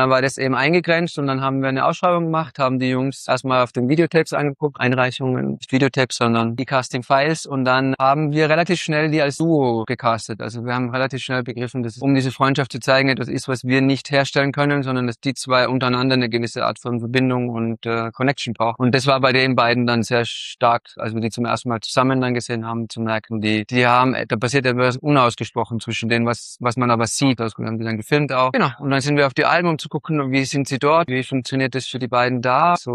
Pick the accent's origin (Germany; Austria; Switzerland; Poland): Austria; Tyrol; Also ich bin selber in Tirol im Zillertal aufgewachsen.